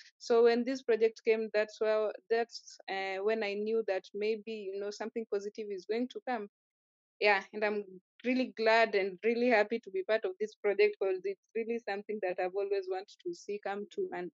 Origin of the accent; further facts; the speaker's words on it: Kibra, Nairobi, Kenya; been born and raised in Kibra for 25 years now, and I'm still living in Kibra.